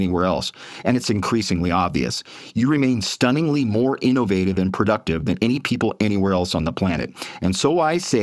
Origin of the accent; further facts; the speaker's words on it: Canada; now in United States; and I'm Canadian, although I'm privileged to reside once again in the States.